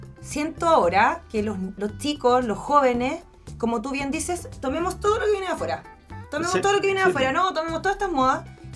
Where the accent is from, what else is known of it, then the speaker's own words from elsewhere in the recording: Paine, Santiago Metropolitan Region, Chile; Y soy orgullosa de ir de Paine, claro. Me encanta.